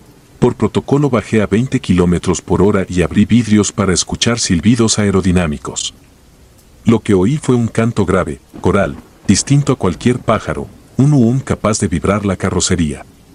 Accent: Saltillo, Coahuila, Mexico; born there; nací en Saltillo y llevo 2 décadas al volante de cualquier cosa que tenga 12 ruedas o más.

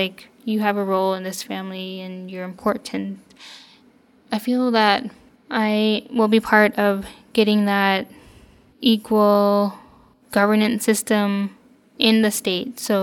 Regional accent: Rampart, Alaska, United States; my hometown, which is Rampart. And it is a small Athabasking fishing community located, I would say, mid Yukon River.

